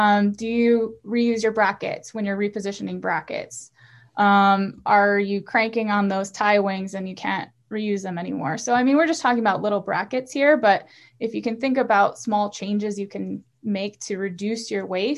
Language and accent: English; Michigan, United States; now in Colorado, United States; So I grew up in Michigan, a little bit north of Detroit, so surrounded by water. And then I completed dental school in Detroit, lived there for a while